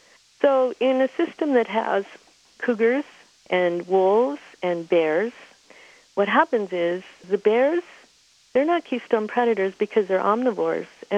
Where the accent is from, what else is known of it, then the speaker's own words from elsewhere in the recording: Montana, United States; I'm from Montana, and up north we have a whole lot of wolves